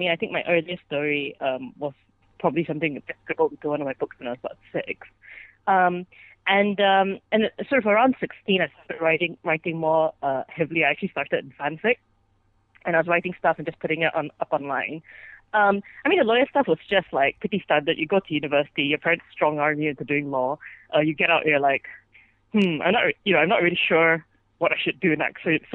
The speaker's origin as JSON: {"language": "English", "country": "Malaysia", "said": "as a Malaysian"}